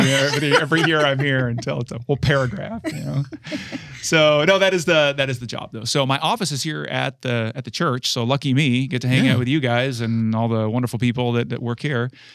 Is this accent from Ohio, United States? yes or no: yes; Ohio, United States; I came from Ohio.